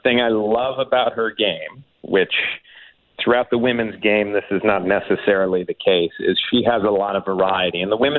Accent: Buffalo, New York, United States; I grew up in Buffalo, so I was awfully close to Canada anyway.

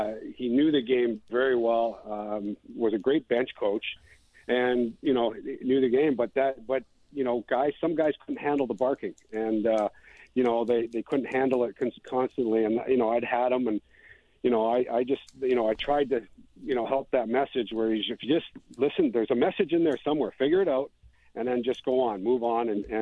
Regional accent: Kamloops, British Columbia, Canada; he ended up coming back to my hometown in Kamloops, and he had a big impact on me

